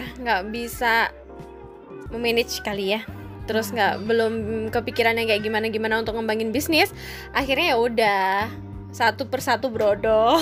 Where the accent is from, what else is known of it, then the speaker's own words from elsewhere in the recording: Kediri, East Java, Indonesia; bludak banget di kotaku waktu itu di Kediri kan